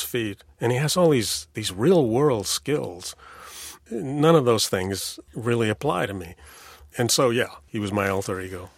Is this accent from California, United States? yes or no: yes; Los Angeles, California, United States; All my friends were black. And so I co-opted their speech and their style and their attitudes and pretty much all of it. And so in effect, the vernacular was my first language